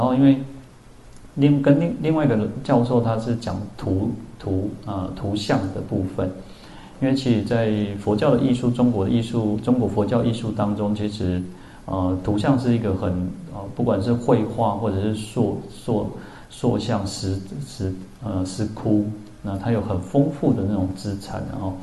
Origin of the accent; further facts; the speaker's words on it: Taiwan; 然后你看现在我们台湾人哦，台湾人其实尤其台北，我觉得台北最特别。